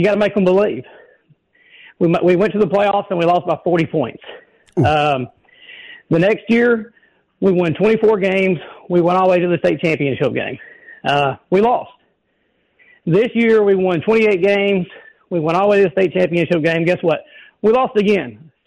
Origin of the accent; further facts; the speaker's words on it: Middleton, Tennessee, United States; I grew up in Middleton, Tennessee, Middleton High School.